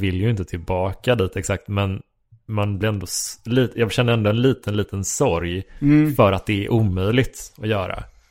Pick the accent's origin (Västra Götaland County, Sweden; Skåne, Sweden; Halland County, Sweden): Västra Götaland County, Sweden; Horred; om man ska åka till Göteborg från Horred där jag växte upp liksom.